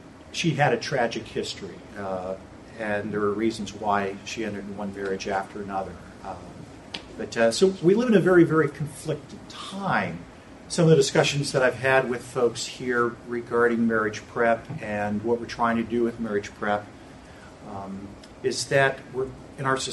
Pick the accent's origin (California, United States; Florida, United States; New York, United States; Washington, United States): Florida, United States; let's say I'm from Florida